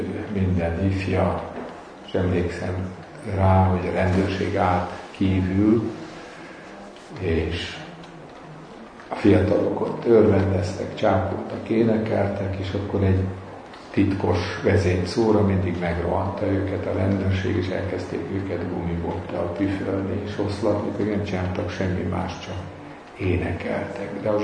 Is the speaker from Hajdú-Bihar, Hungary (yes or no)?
no; Nyíregyháza, Szabolcs-Szatmár-Bereg, Hungary; Emlékszem, jól Nyíregyházán nőttem fel, és minket nem nagyon engedtek el a szüleink ilyen koncertekre.